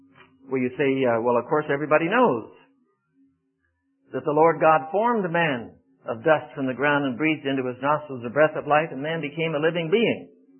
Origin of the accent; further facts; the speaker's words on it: China; English is a second language; By the time I was 6, I was speaking fluent Mandarin Chinese as I was raised in China in the military scene there.